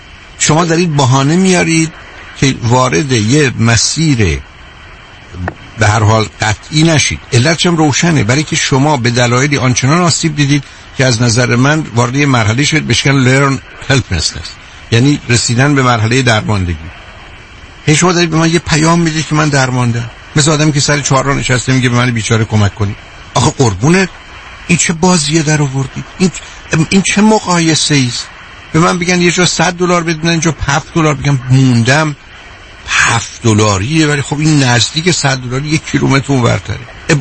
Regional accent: Iran; moved away as an adult; من خودم با 2 فوق لیسانس اقتصاد و روانشناسی از ایران آمدم، رفتم دوره دکترای جامعه شناسی مو بگیرم.

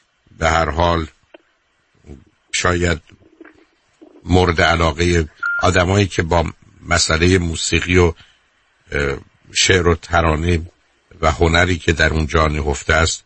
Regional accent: Iran; moved away as an adult; now in United States; با وجودی که شاید از 69 سال عمرم 40 سالم رو من در امریکا بودم. 40 سال من در امریکا بودم، 29 سال در مجموع در ایران، ولی من همچنان ایرانیم

